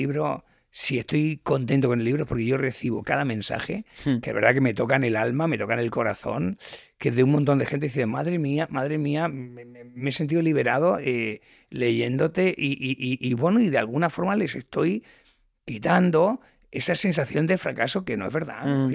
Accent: Badalona, Catalonia, Spain; born there; yo nací en Badalona junto con mi hermana menor. Los primeros nacieron en Barcelona, luego otros en Santa Coloma y luego ya los tres últimos nacimos en Badalona.

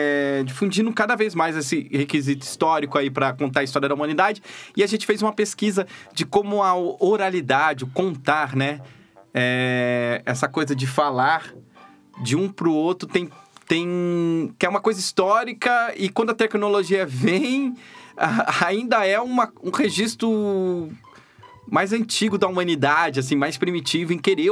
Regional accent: Ceará, Brazil; Eu não sou de São Paulo, eu sou do Ceará

